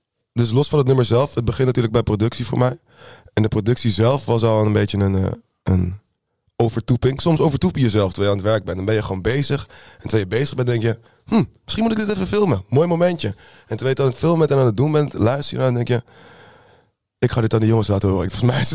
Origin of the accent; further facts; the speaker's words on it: Amsterdam, North Holland, Netherlands; een 26-jarige Surinaams Amsterdamse man, geboren in Amsterdam.